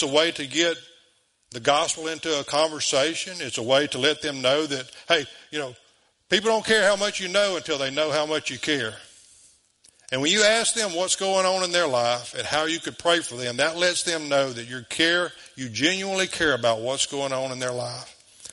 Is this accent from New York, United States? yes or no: no; DeQuincy, Louisiana, United States; born there; I was born in De Quincey, Louisiana.